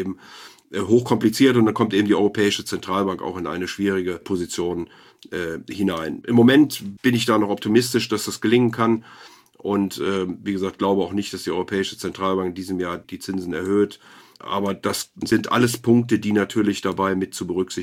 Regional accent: Rhineland, Germany; will Sie nicht totreden als Rheinländer hier.

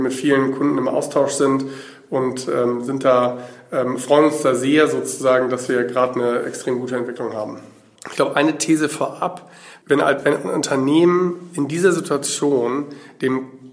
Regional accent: Berlin, Germany; Ich habe gesagt, ich komme aus Berlin.

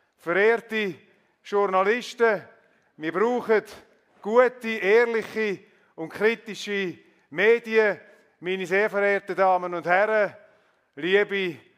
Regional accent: Switzerland; das Menschenrecht, dass man als Schweizer Schweizer darf bleiben

